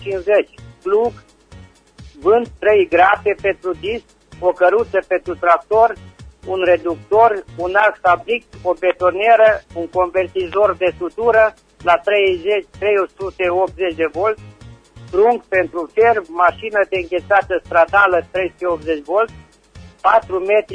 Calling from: Răchita, Timiș County, Romania; sunt din Răchita, județul Timiș.

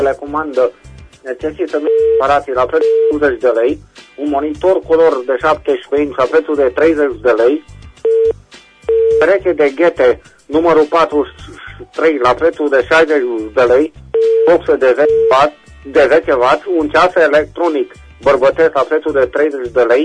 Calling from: Reșița, Caraș-Severin, Romania; Vând în Reșița următoarele.

